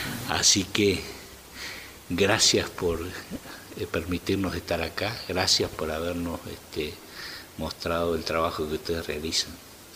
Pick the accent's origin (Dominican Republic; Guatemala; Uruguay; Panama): Uruguay; Soy también uruguayo. Y mi profesión es carpintero.